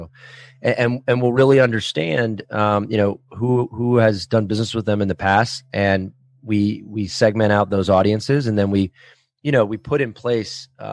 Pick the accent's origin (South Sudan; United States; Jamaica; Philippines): United States; Fort Lauderdale, Florida; I grew up in Fort Lauderdale, Florida.